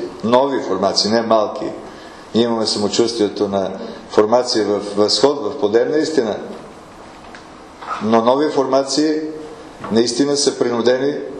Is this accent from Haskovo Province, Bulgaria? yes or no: no; Veliko Tarnovo, Veliko Tarnovo Province, Bulgaria; Идвам от Велико Търново.